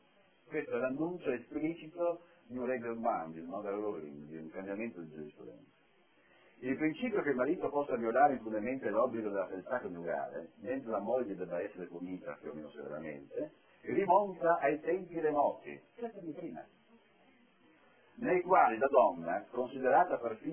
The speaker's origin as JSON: {"language": "Italian", "town": "Trieste", "region": "Friuli-Venezia Giulia", "country": "Italy", "said": "io vengo da Trieste dove c'è una famosa spiaggia di nudisti, quasi inaccessibile"}